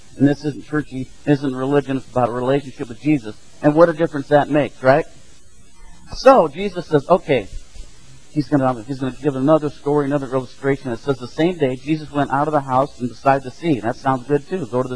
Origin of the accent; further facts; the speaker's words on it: Springfield, Illinois, United States; now in Ahwatukee, United States; I grew up in Springfield, Illinois, a town of about 100,000, so a medium-sized city, thank you very much.